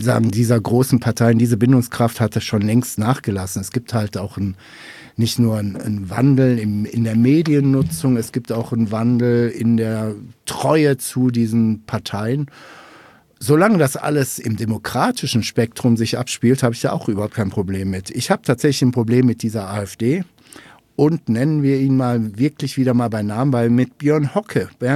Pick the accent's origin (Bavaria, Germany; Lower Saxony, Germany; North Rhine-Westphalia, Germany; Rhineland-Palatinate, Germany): North Rhine-Westphalia, Germany; ich komme aus NRW.